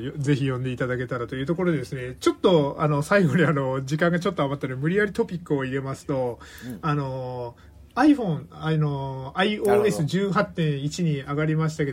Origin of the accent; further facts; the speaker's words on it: Fukuoka, Japan; 私は福岡県出身で、